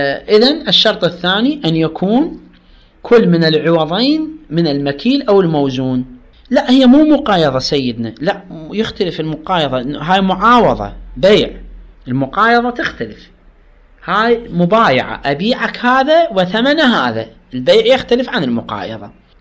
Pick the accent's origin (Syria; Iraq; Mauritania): Iraq; الأقمشة الآن الأقمشة تباع عندنا بالعراق بالأمتار